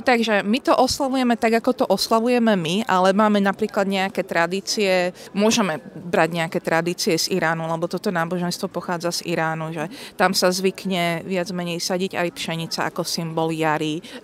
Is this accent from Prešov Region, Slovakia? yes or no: no; Košice, Košice Region, Slovakia; Ja som akurát z Košíc a my sme v spoločenstve asi 3 rodiny.